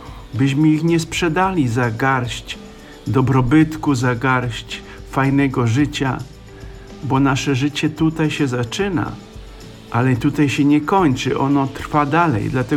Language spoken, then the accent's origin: Polish; Silesian Voivodeship, Poland; Jako śląski Polak, jako Polak ze Śląska, jako Ślązak Polak